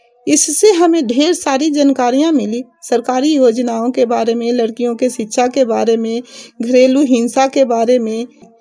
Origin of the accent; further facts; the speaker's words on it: Ariyama, Bihar, India; और मैं ग्राम अरियामा पोस्ट हरसापुर प्रखंड नगर नौसा जिला नालंदा राज्य बिहार की रहने वाली हूँ। और मैं साधारण फैमिली से बिलोंग करती थी।